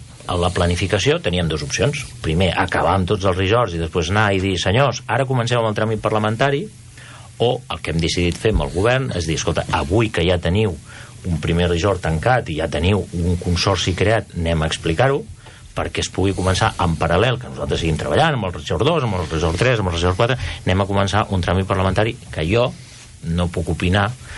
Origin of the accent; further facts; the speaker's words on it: Tarragona, Catalonia, Spain; Jo soc tarragoní. Jo vaig néixer a la Rambla de Tarragona. Per tant, he crescut en aquelles contrades i soc tarragoní de sempre. Però quan vaig pel món dic que vaig néixer a prop de Barcelona.